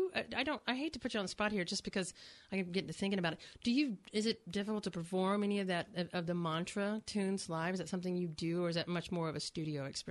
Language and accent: English; Ohio, United States; Plus, the name checks, you know, my hometown. I know. I've been to the Montgomery County Jail. I know Miami Valley.